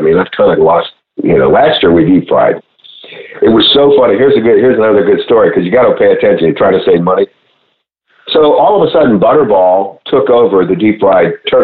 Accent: Pennsylvania, United States; I grew up in Pennsylvania, so we didn't have cornbread.

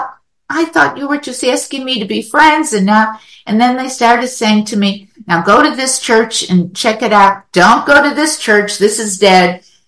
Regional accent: Chicago, Illinois, United States; There was a large Catholic church down the block when I was growing up in Chicago

